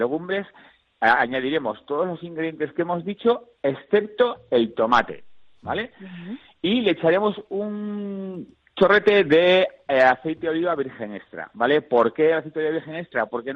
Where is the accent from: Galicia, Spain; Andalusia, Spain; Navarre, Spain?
Navarre, Spain; yo soy del sur de Navarra